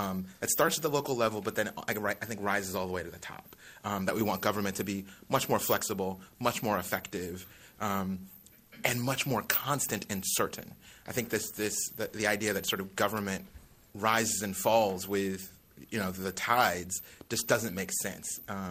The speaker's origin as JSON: {"language": "English", "town": "Oakland", "region": "California", "country": "United States", "tie": "born or raised there", "said": "I'm born and raised in Oakland. Grew up, spent most of my life in that city. I've also spent 40 years in California"}